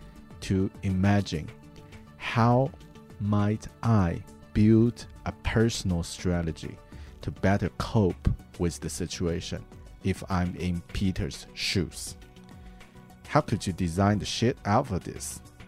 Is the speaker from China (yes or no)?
yes; China; English is a second language; moved away; I came from China with family. It was quite hard when I arrived a new country to start from scratch. I might visit my extended family in China this year